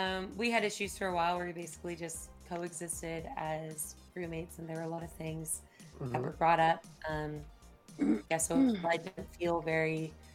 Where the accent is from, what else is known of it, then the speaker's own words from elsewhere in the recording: Whittier, California, United States; Yeah, in my hometown, Whittier, tonight.